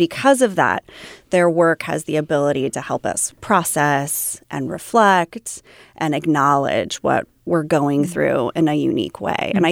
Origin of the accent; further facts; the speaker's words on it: Placerville, California, United States; Well, I grew up in Placerville and moved away for many years and moved back 7 years ago.